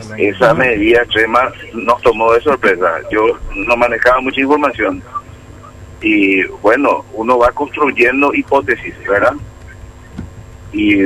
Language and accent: Spanish; Paraguay; como paraguayo y como colorado